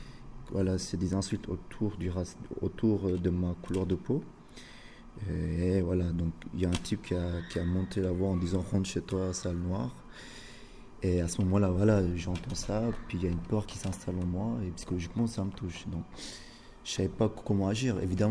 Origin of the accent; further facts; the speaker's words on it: Eritrea; moved away; en sachant que je viens d'Érythrée, un pays assez compliqué. Et je viens ici pour trouver la paix et vivre en liberté, justement.